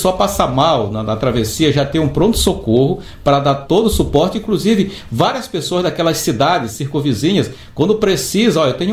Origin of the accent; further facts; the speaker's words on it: Bequimão, Maranhão, Brazil; Eu sou de Bequimão.